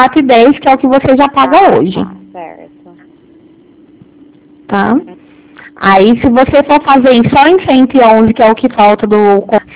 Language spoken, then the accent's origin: Portuguese; Ribeirão Preto, São Paulo, Brazil; Sim, eu sou daqui de Ribeirão.